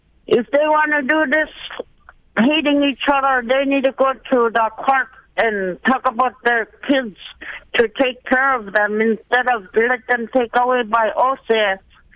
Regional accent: Eek, Alaska, United States; I was talking to my hometown councils in my village. At hometown in my village is at Eek.

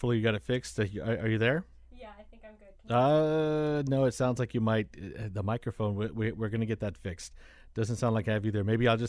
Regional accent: Florida, United States; And I mean, growing up in South Florida, I didn't even know about this guy.

